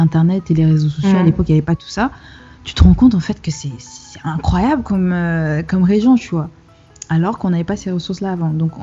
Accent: Cameroon; Moi, je sais qu'au Cameroun, à l'époque où j'ai grandi au Cameroun

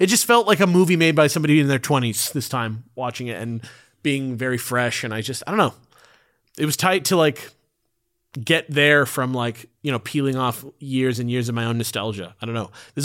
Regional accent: California, United States; Like, maybe this is because I'm from California.

